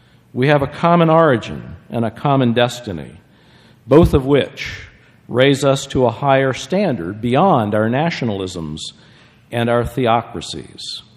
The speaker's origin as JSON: {"language": "English", "country": "United States", "said": "Now, I'm an American and proud of it."}